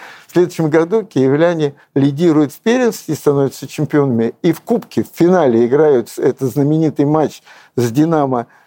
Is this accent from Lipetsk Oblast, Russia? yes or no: no; Alabushevo, Moscow Oblast, Russia; also born or lived in Kryukovo; я родился в Крюково, мама получила участок на следующей станции Алабушево и построила дом, и там я вырос